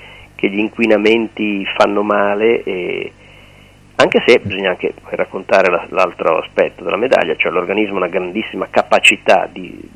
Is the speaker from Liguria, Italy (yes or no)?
yes; Genoa, Liguria, Italy; Si può fare a costo zero, lo ribadisco come genovese